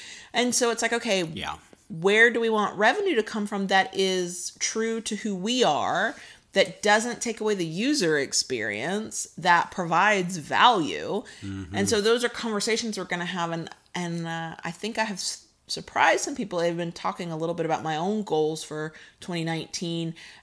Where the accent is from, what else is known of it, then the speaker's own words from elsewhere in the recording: United States; But I'm American, and when you say holidays, you're thinking of the actual holiday itself